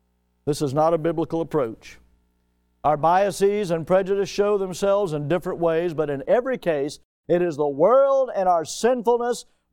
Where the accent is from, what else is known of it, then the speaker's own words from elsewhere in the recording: the South, United States; Well, I'm going to tell you something. I love being a Southerner. I'm from the South.